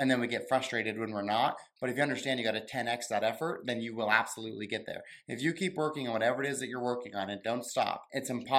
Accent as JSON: {"language": "English", "region": "Wyoming", "country": "United States", "tie": "born or raised there", "said": "So I grew up in Wyoming, a pretty cold and boring state. My parents were teachers"}